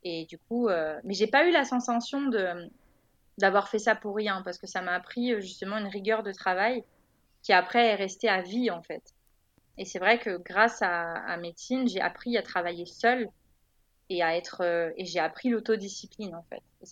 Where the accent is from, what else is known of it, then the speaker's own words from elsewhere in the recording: Le Havre, Normandy, France; Donc moi, je viens du Havre, donc j'étais à la faculté du Havre.